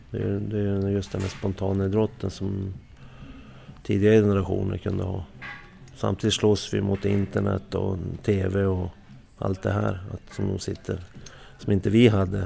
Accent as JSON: {"language": "Swedish", "town": "Kiruna", "region": "Norrbotten County", "country": "Sweden", "tie": "born or raised there", "said": "Jag växte upp i Kiruna, det var hockey."}